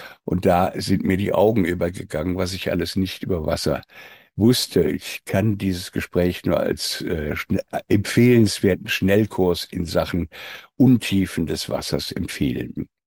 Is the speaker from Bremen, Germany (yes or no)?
no; Cologne, North Rhine-Westphalia, Germany; zumindest für mich als Kölner.